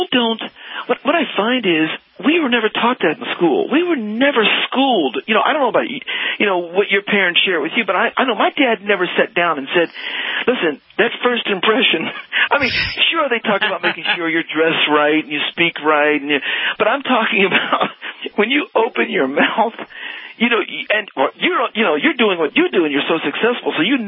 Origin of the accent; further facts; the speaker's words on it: Dayton, Ohio, United States; moved away as an adult; now in Dallas, United States; 12 years ago, when we moved to Dallas from Dayton, Ohio, is where we're originally from